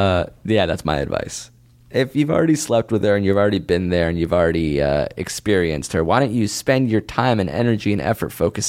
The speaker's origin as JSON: {"language": "English", "region": "England", "country": "United Kingdom", "said": "I'm from England."}